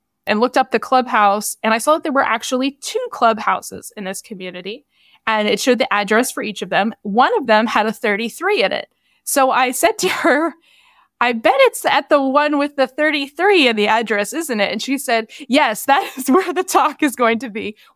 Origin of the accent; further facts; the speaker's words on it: Virginia, United States; there was a job that was in my area of specialty that was in my home state of Virginia and my favorite area of the state in the mountains of Virginia.